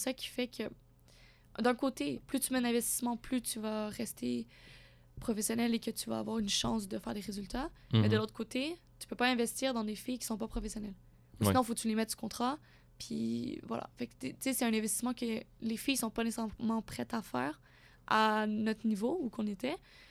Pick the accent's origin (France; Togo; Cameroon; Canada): Canada; Quebec; une chance que je parlais français, mais malgré le fait, la barrière de la langue en tant que Québécoise, elle est quand même très présente.